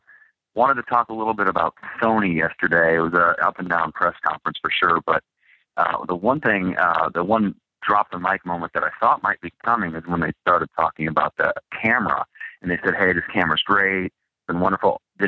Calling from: Cincinnati, Ohio, United States; from Cincinnati.

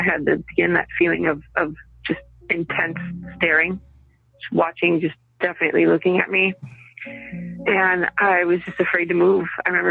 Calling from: Madison, Wisconsin, United States; I'm calling from Madison, Wisconsin.

